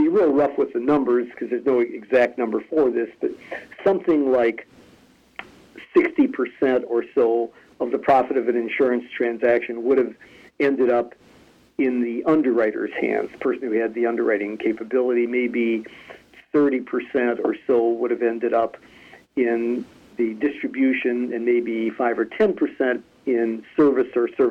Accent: Chicago, Illinois, United States; I'm native Chicagoan, born and raised here

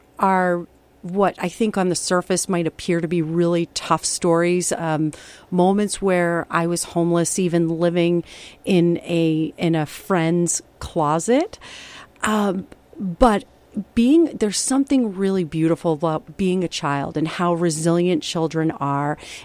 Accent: Worcester, Massachusetts, United States; Yeah, I'm sure a lot of people know Worcester is an old factory town. I grew up there in the 80s, early 90s, and in this particular neighborhood anyway, the Main South neighborhood

